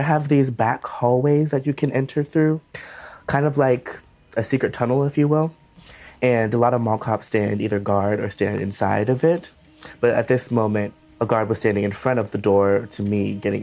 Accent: Minneapolis, Minnesota, United States; I am from Minneapolis, Minnesota, and I am 18 years old, and I am an actor, director, and a college student.

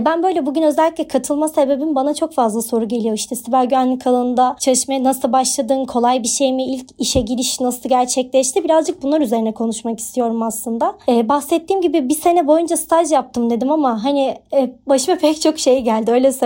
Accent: Black Sea Region, Turkey; Bizim Karadenizliyiz de bilirsin. Böyle orada müteahhitlik vesaire çok popüler bir meslek.

